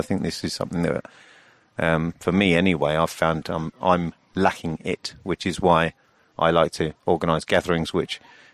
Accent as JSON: {"language": "English", "town": "Luton", "region": "East of England", "country": "United Kingdom", "said": "Well, I was dug up from Luton. I grew up in a very normal family."}